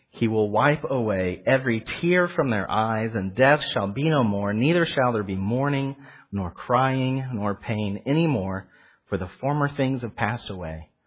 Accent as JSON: {"language": "English", "region": "Oklahoma", "country": "United States", "tie": "born or raised there", "said": "I grew up in Oklahoma, so I know a little bit about it."}